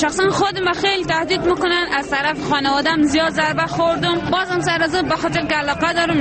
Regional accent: Bamyan, Afghanistan; دولت باید یک کاری بکنه این زمینه را در ولایت بامیان رشد بده، در کل ولایت نه تنها در ولایت بامیان

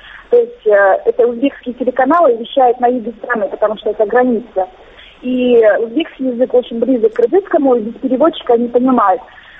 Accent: Osh, Osh Region, Kyrgyzstan; я сама выросла в Аше, вот у меня русский язык хороший

